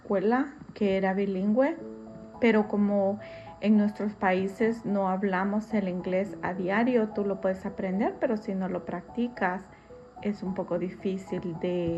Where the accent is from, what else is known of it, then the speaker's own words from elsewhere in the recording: Olancho, Honduras; Tengo 51 años y soy de Honduras, Centroamérica, de un lugar del departamento de Olancho.